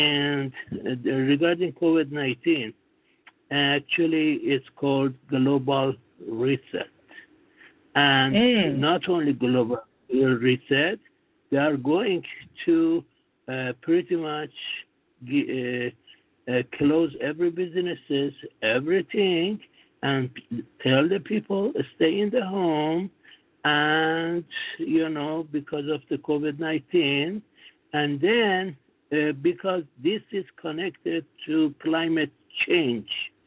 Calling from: Singapore; Singapore.

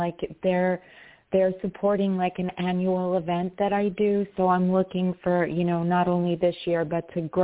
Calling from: New York, United States; from New York.

